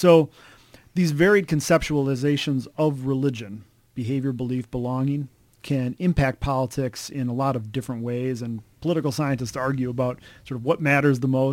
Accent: Wisconsin, United States; I grew up all over the place, mostly in Wisconsin, though.

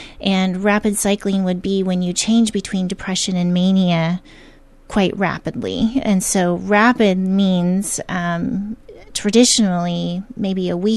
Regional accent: Corsica, South Dakota, United States; Huron, South Dakota. Huron, South Dakota. And I think I moved the day they took me out of the hospital to Corsica, South Dakota. My dad was a small town agricultural banker growing up.

